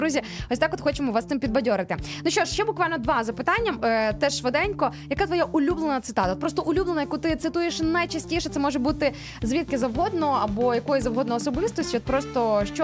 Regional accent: Rivne Oblast, Ukraine; я, друзі, не з Волині, я з Рівненщини.

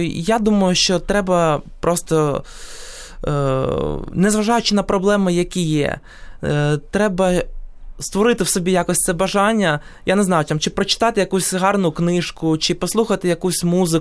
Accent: Kyiv, Ukraine; От можу, наприклад, привести наше рідне місто Київ.

